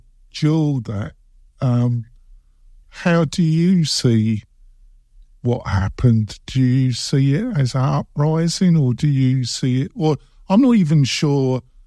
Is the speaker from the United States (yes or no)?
no; England, United Kingdom; I'm English, but I'm not making any excuses for imperialism at its best.